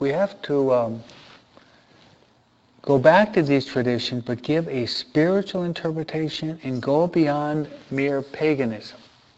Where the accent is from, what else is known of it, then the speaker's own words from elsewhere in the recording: United States; being an American.